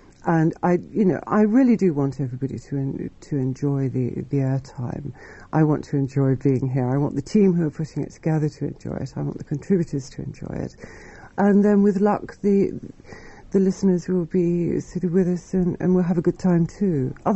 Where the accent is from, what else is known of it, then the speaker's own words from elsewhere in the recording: Edgware, London, United Kingdom; I was born in Edgware